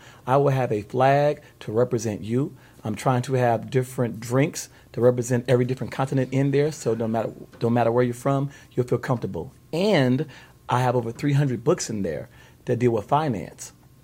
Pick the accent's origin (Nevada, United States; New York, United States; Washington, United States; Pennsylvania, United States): Nevada, United States; North Las Vegas; I'm born and raised in North Las Vegas.